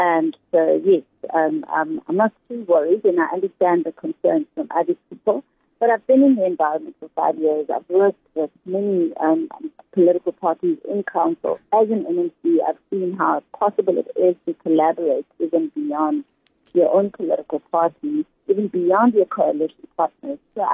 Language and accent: English; Mabopane, Gauteng, South Africa; now in Johannesburg, South Africa; Well, I grew up in Mabopane, which is in the northwest. Oh, no, it's actually in Gauteng. It used to be Botswana when I was growing up.